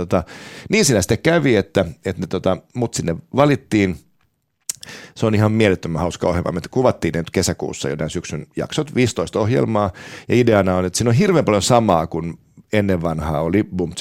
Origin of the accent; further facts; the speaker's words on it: Helsinki, Uusimaa, Finland; also born or lived in Porvoo; Lähtökohtahan on siis se, että mä olen siis Helsingistä ja mä olen Porvoon saaristosta. Mä olen siis meripoika.